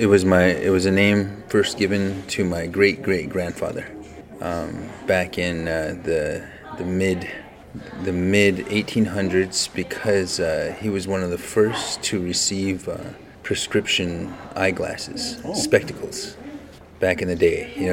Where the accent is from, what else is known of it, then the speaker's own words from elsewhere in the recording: United States; So one of the reasons I ran is because and part of it is being Native American.